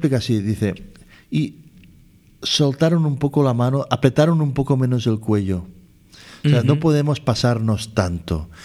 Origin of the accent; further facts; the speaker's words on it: Figueres, Catalonia, Spain; also born or lived in Girona; Mira, yo nací en Gerona y me crié en Figueras.